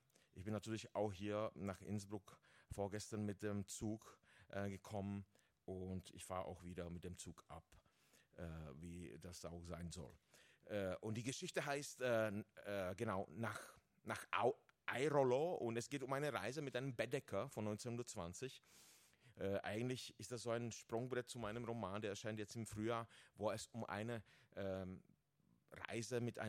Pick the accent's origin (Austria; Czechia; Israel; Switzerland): Czechia; German is a second language; Ja, ich komme aus Tschechien, wohne mittlerweile aber irgendwo zwischen Böhmen und Berlin.